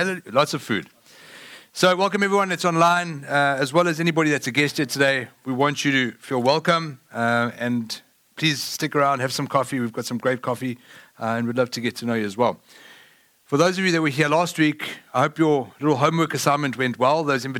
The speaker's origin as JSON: {"language": "English", "country": "South Africa", "said": "I am from South Africa. We don't have Bengals in South Africa. We have Lions and we watch rugby."}